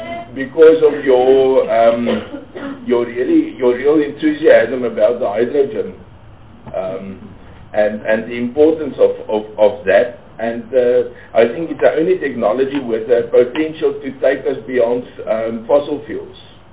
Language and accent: English; Northern Cape, South Africa; I come from the Northern Cape